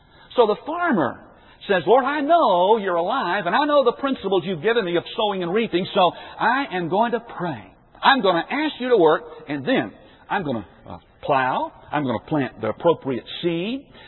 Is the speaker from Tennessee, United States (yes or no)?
yes; Memphis, Tennessee, United States; I grew up in Memphis, Tennessee, big city right in the middle of all the traffic, and I don't have any experience in gardening.